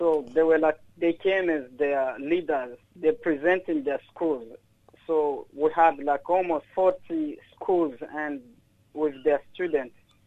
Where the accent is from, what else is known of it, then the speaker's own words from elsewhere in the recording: DR Congo; English is a second language; moved away; also born or lived in Rwanda; I shared with them some of my life when I arrived in Rwanda, moving from Congo to Rwanda, from Rwanda to here.